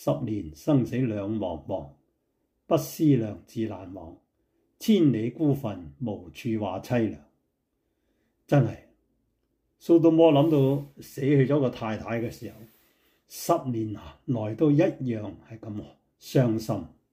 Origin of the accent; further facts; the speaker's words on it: Hong Kong; now in San Francisco, United States; 我们从香港来的